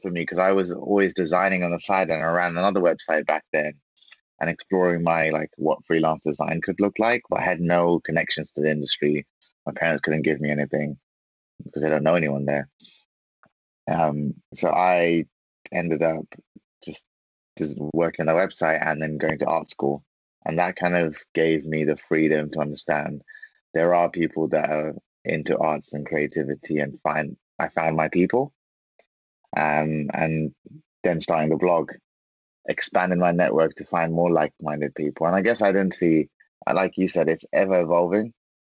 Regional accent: London, United Kingdom; growing up in London and working in the industry, there's actually very few of us who are actually born in London.

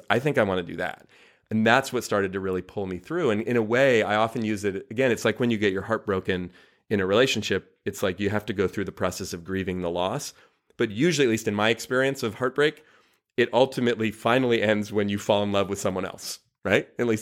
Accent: Oakland, California, United States; So I was living with my mother in the house that I grew up in Oakland and driving into San Francisco for this job

